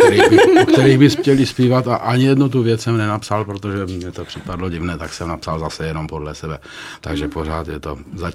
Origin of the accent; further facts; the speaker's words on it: Vlčnov, Zlín Region, Czechia; já jsem z Vlčnova teda, pocházím z Vlčnova.